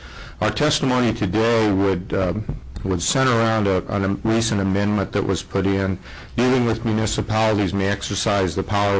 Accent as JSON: {"language": "English", "town": "Kenai", "region": "Alaska", "country": "United States", "said": "from Kenai."}